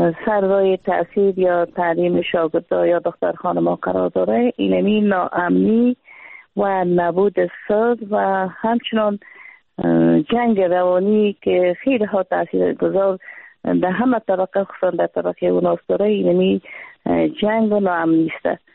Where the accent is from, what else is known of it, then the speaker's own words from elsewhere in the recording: Afghanistan; من یک افغان هستم، یک زن افغان هستم